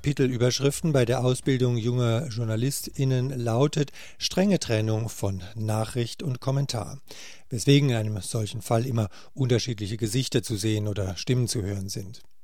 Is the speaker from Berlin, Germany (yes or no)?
no; Freiburg, Baden-Württemberg, Germany; Als Freiburger weiß ich